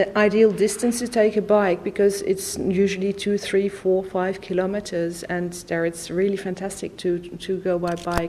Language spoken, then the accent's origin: English; Amsterdam, North Holland, Netherlands; now in Brussels, Belgium; In fact, I grew up in Amsterdam, so I lived through that a bit.